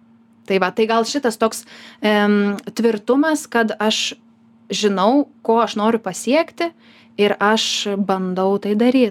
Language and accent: Lithuanian; Plungė, Telšiai County, Lithuania; aš pati esu kilusi iš Plungės, tai lankiau Plungės Mykolo Oginskio meno mokyklą